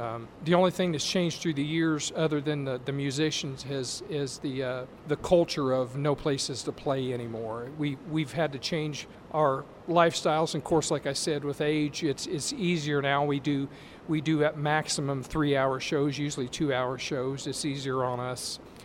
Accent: Oakwood, Illinois, United States; now in Danville, United States; I'm originally from Oakwood. I live in Danville now.

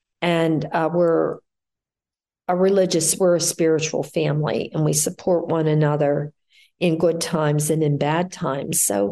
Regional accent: Pittsburgh, Pennsylvania, United States; I grew up in Pittsburgh, on the east side of the city, in a little place that has become quite popular in Lawrenceville.

